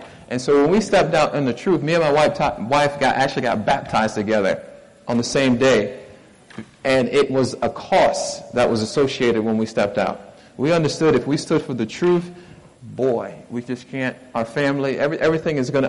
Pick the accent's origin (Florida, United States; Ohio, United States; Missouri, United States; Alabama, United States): Florida, United States; Miami; My wife's from Bronx, New York. I'm from Miami, Fort Lauderdale area. So we moved because we read the book Country Living, and we said, we got to move into the country.